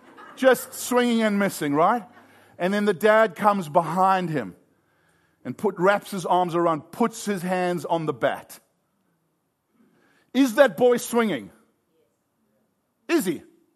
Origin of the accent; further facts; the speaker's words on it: South Africa; now in California, United States; You know, we arrived in California almost 20 years ago and we came from South Africa.